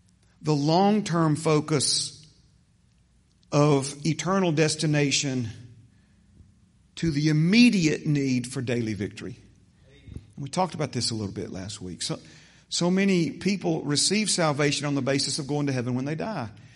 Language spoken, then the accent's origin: English; United States; We were raised here in the United States. We are raised in the form of government that's a representative republic.